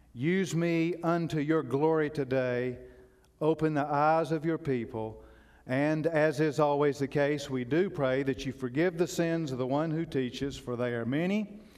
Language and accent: English; Asheville, North Carolina, United States; I'm from Asheville, North Carolina. We'd either go to Gatlinburg or Myrtle Beach, 2 weeks every year.